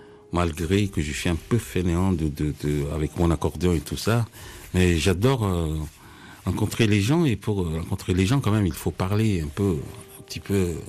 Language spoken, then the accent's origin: French; Madagascar; first language Malagasy; French is a second language; c'est malgache. Déjà, c'est ma langue natale. Bon, le français aussi